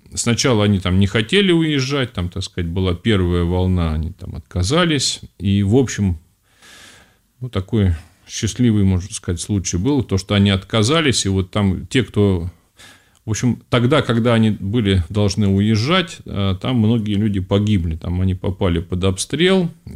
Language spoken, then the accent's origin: Russian; Saint Petersburg, Russia; born there; Ну, я, поскольку родился в Ленинграде, да, ну, Петербург, нет, как раз родился-то я в Ленинграде, потому что тогда еще это был город Ленинград